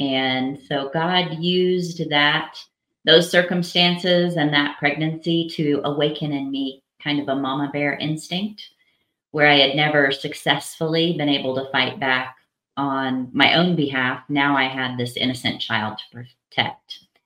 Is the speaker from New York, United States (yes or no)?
no; Missouri, United States; I grew up in southern Missouri. Actually, I was born, I think, in your stomping grounds. I was born in Rolla, Missouri, and grew up in the southwest corner of the state, what many would call the buckle of the Bible Belt.